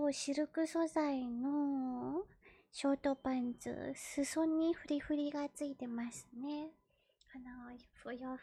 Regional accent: Kanagawa, Japan; 出身地は神奈川です。年齢は24歳で、

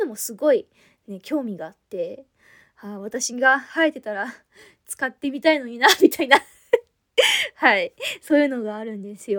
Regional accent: Tohoku, Japan; 出身地は今回東北の方なんですけれども

